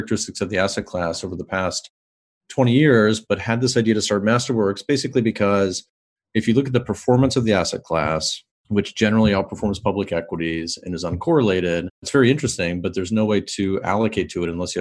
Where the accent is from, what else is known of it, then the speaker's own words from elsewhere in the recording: Kansas City, United States; I grew up in Kansas City, so the closest mountain to us was actually Vail.